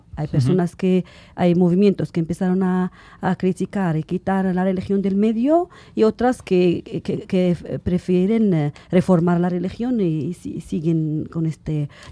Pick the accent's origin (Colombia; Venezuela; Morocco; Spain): Morocco; muchas escritoras hoy en día en mi país, en Marruecos